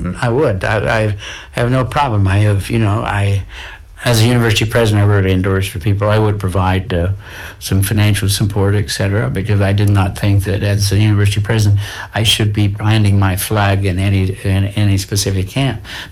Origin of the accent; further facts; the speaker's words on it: Massachusetts, United States; I mean, I really grew up in rural America.